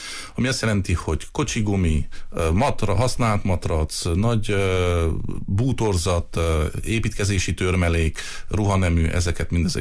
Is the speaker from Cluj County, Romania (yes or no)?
no; Odorheiu Secuiesc, Harghita, Romania; én is székelyudvarhelyi vagyok